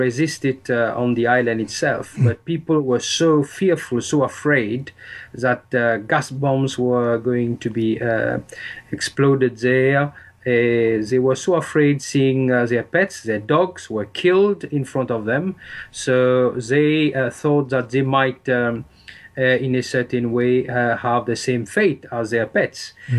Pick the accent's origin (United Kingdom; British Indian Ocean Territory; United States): British Indian Ocean Territory; Diego Garcia; born there; Yes, I was born in Diego Garcia, which is in the British Indian Ocean Territory, on a world map that would be opposite Africa and near the Seychelles.